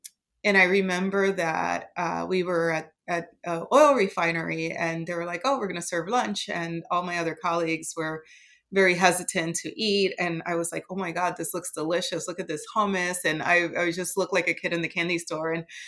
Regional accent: Puerto Rico; growing up in Puerto Rico, especially my dad being older

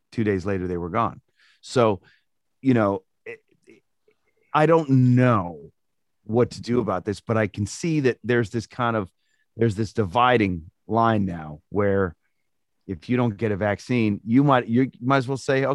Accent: United States; I think that as an American, if you don't want to get the vaccine, don't get the vaccine.

